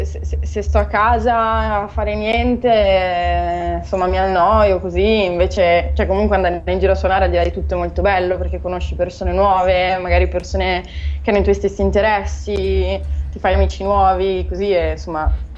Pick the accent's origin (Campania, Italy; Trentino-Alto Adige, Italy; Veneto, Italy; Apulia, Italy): Veneto, Italy; Verona; now in Milan, Italy; io sono di Verona, però vivo a Milano perché studio qui, e studio filosofia, sono al secondo anno